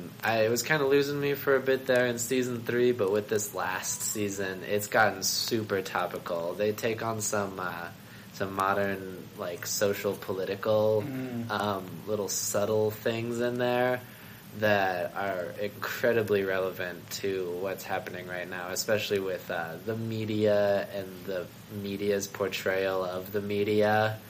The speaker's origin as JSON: {"language": "English", "town": "Atlanta", "region": "Georgia", "country": "United States", "said": "I'm from Atlanta originally"}